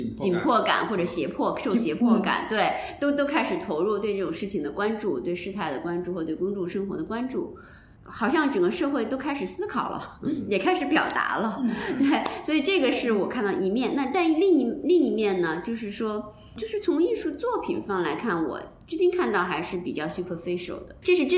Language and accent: Chinese; Beijing, China; 按咱们北京人的话说闹学生